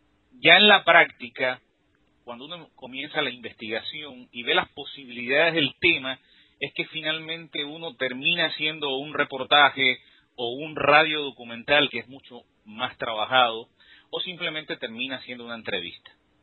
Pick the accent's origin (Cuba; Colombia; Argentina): Cuba; un día descubre que yo soy cubano. Al parecer se hizo alguna referencia en el mismo programa a que yo había nacido en Cuba o que era cubano